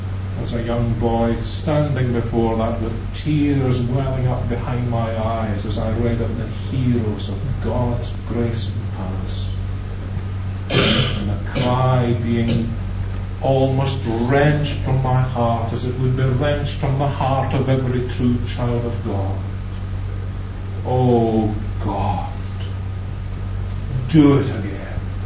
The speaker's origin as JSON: {"language": "English", "town": "Glasgow", "region": "Scotland", "country": "United Kingdom", "tie": "born or raised there", "said": "When I was a young boy, I was brought up in Glasgow."}